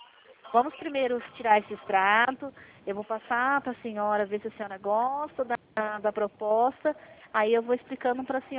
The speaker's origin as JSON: {"language": "Portuguese", "region": "São Paulo", "country": "Brazil", "said": "Eu sou do interior de São Paulo."}